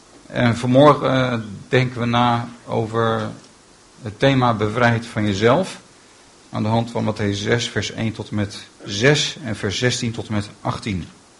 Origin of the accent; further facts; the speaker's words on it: Aerdenhout, North Holland, Netherlands; moved away as an adult; also born or lived in Haarlem; En ik kom oorspronkelijk uit Noord-Holland. Ja. Ik ben geboren in Haarlem en ik ben opgegroeid in Aardenhout, gemeente Bloemendaal. En toen ik 18 was, ben ik gaan studeren in Brussel en daarna in Amsterdam heb ik gestudeerd.